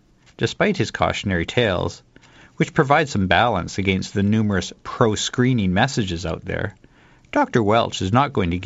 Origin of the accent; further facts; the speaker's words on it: Victoria, British Columbia, Canada; Like the people back in my hometown of Victoria